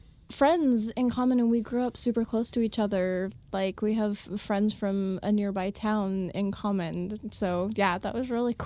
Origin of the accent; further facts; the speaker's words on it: Arizona, United States; small town in Arizona. If you've ever seen Disney Pixar's Cars.